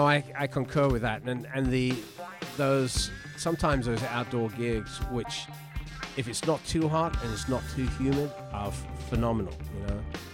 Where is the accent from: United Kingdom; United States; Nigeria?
United Kingdom; London; I grew up in London in really in the 60s.